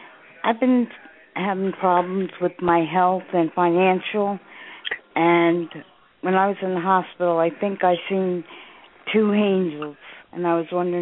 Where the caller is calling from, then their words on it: New Jersey, United States; I'm calling from New Jersey.